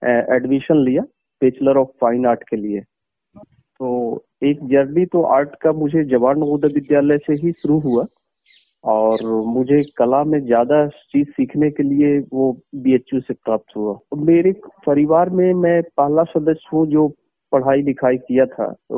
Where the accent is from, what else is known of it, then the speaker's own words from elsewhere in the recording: Jamukhariya, Bihar, India; मैं प्रॉपर बिहार राज्य के जमुई जिले के रहने वाला हूं और गांव का नाम है जामुखरहिया और झाझा प्रखंड के अंतर्गत आता है।